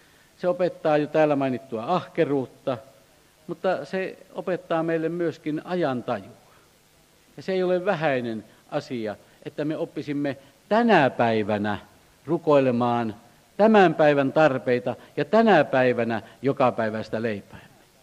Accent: Keuruu, Central Finland, Finland; now in Södertälje, Sweden; Muistan, kun lapsena Keuruulla Vapaakirkossa pidettiin paljon romaanijuhlia

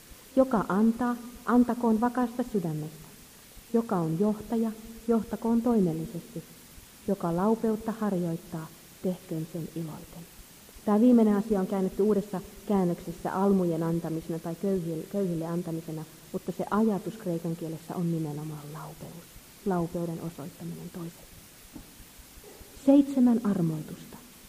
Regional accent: Häme, Finland; Kun olen Suomesta ja Hämeestä, en rohkaise.

